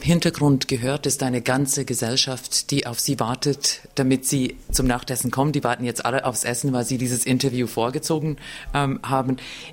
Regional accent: Switzerland; Ich bin Schweizerin, die Schweiz ist nicht dabei.

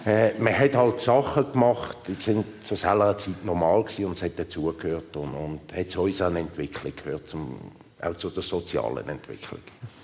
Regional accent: Aargau, Switzerland; also born or lived in Graubünden / Basel; Meine Eltern sind dann... wo wir noch jung waren, ins Fricktal. Ich habe dann meine Jugend im Fricktal verbracht.

